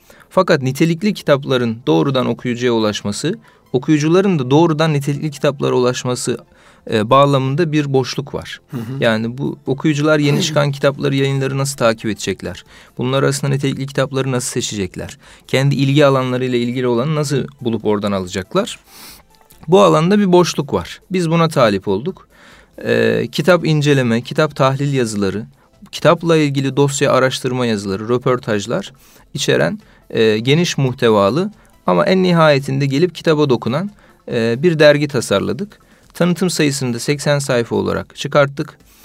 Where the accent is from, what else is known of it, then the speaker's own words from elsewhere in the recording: Konya, Turkey; now in Istanbul, Turkey; Konya'da doğdum, büyüdüm. Sakarya'da sosyoloji okudum. Sosyolojide yüksek lisansım devam ediyor Sakarya Üniversitesi'nde. Bir süredir de İstanbul'dayım.